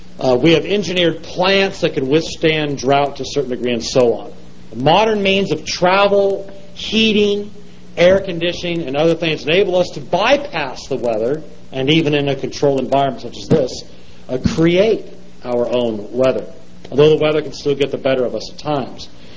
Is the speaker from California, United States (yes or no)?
yes; California, United States; I grew up in Southern California, and people even complained about the weather down there